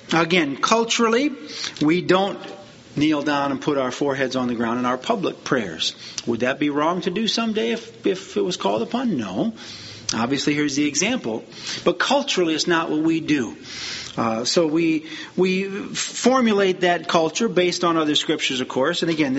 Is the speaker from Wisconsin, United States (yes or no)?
yes; Wisconsin, United States; Where I grew up in Wisconsin, it was Amen.